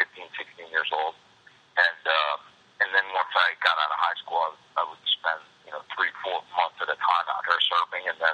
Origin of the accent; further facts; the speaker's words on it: Las Vegas, Nevada, United States; also born or lived in New Orleans; I mean, I'm from New Orleans. I was born in New Orleans. I spent summers in New Orleans, and I, but I grew up in Vegas.